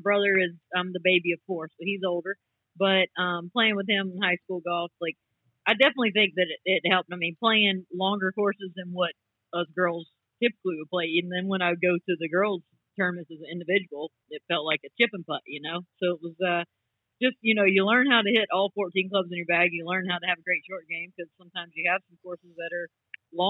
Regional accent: Myrtle Beach, South Carolina, United States; It was just I grew up in Myrtle Beach area, so you kind of have to play golf.

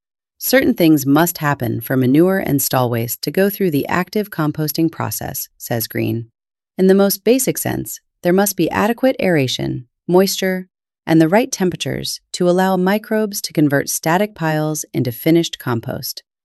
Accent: Connecticut, United States; even in states that are mostly suburban, like New Jersey and my home state of Connecticut, horsekeeping isn't just hanging on.

